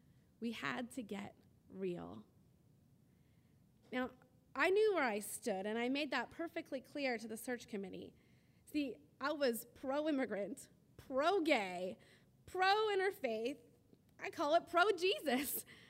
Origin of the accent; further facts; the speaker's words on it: Costa Mesa, California, United States; I moved back to my hometown of Costa Mesa, said goodbye to the good people of the United Church of the Valley